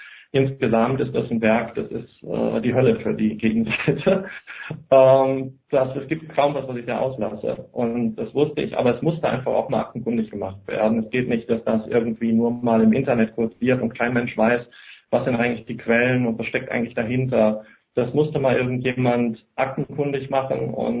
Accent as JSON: {"language": "German", "region": "Berlin", "country": "Germany", "said": "ich bin ein Berliner"}